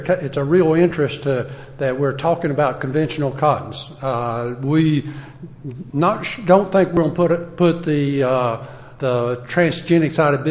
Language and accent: English; Arkansas, United States; I did that because I'm from Arkansas